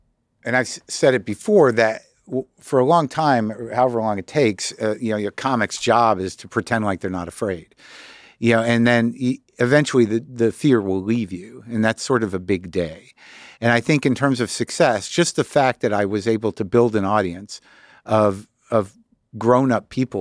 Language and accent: English; Albuquerque, New Mexico, United States; also born or lived in New Jersey; I grew up in, you know, towny culture in Albuquerque, but I was from Jersey